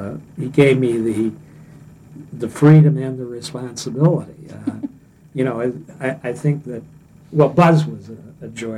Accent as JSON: {"language": "English", "town": "Detroit", "region": "Michigan", "country": "United States", "tie": "born or raised there", "said": "I grew up in Detroit, you know, during the Depression."}